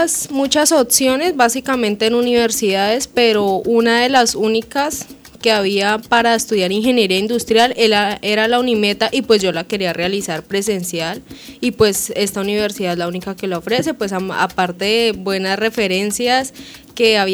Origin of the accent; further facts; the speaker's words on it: Acacías, Meta, Colombia; yo soy de Acacías, viajé durante los 4 años que estuve estudiando aquí ingeniería industrial aquí en la Unimeta.